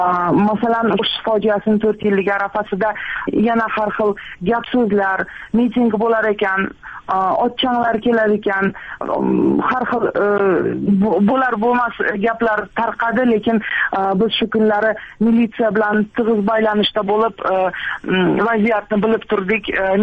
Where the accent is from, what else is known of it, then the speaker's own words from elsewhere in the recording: Kyrgyzstan; Shu shaharda tug'ilganmiz, shu diyorda yashayapmiz. Farzandlarimizni katta qilyapmiz. Ota-onalarimiz shu diyorda yashab o'tyapti.